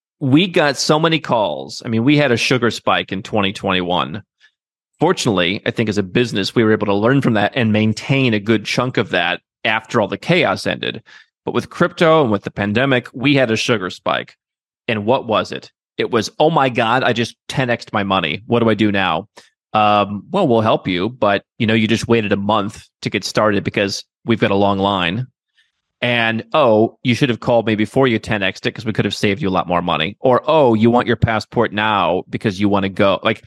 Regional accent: Cleveland, Ohio, United States; I grew up in Cleveland. They were always beating us, those New Yorkers.

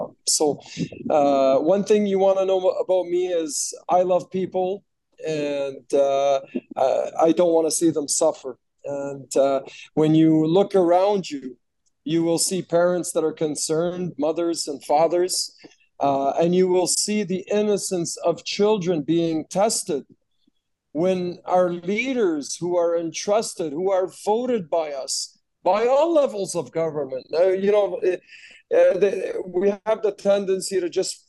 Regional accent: Ottawa, Ontario, Canada; I grew up in Ottawa, Ontario, Canada. You know, grew up obviously in the south of Ottawa. Had friends of all walks. So I had white Canadian friends, Sikh and Jews and Christians.

